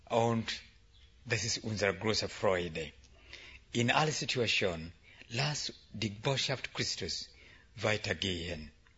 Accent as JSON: {"language": "German", "country": "Uganda", "second_language": "German", "said": "Ich komme aus Uganda."}